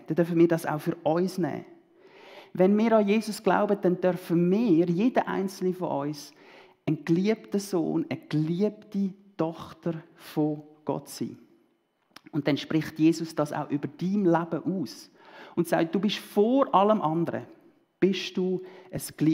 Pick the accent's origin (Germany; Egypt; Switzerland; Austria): Switzerland; dass ich sage, ich bin Schweizer